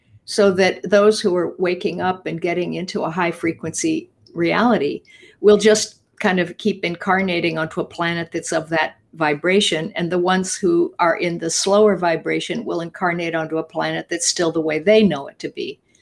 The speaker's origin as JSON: {"language": "English", "region": "Midwest", "country": "United States", "tie": "born or raised there", "said": "but I grew up in the Midwest, you know, with farmers and among other kind of people"}